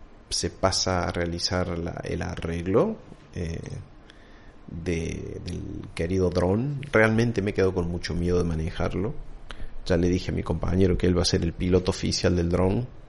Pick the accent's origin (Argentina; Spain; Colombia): Argentina; Argentina ya viene castigada desde hace décadas y décadas y décadas. Y seguimos lo mismo